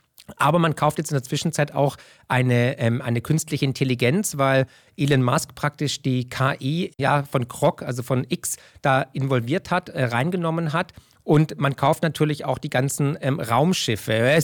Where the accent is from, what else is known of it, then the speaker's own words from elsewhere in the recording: Baden-Württemberg, Germany; Aber da bin ich halt Schwabe